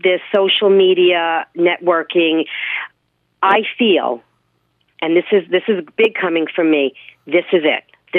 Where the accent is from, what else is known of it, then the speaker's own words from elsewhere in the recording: Old Bridge, New Jersey, United States; moved away; I grew up in New Jersey.